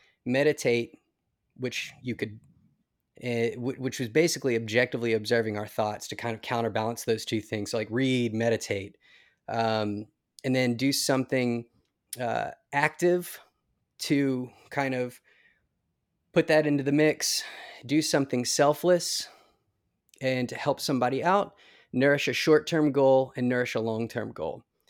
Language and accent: English; Louisiana, United States; I'm a guy growing up in Louisiana.